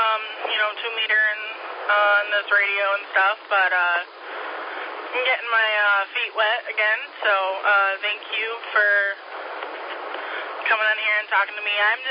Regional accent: Michigan, United States; now in Greer, United States; I am in Greer, South Carolina, so wasn't sure. I heard some accents in there, and I'm originally from Michigan, so I have no direction of where the accents are, you know?

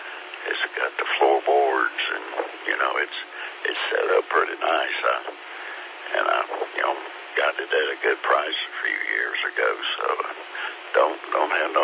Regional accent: West Columbia, South Carolina, United States; I grew up in Lexington, West Columbia, and when I was a kid, my dad could have bought lots down there on the lake for $100 a piece.

